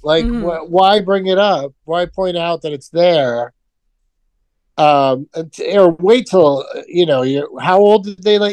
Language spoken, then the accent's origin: English; San Diego, California, United States; And to make it matters worse, I'm from San Diego.